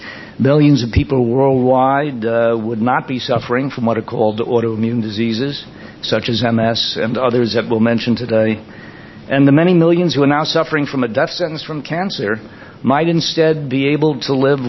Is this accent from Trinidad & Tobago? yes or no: no; Far Rockaway, New York, United States; Bernie and I grew up in Far Rockaway, Queens. Queens is an outer borough of New York City, just a few miles from here.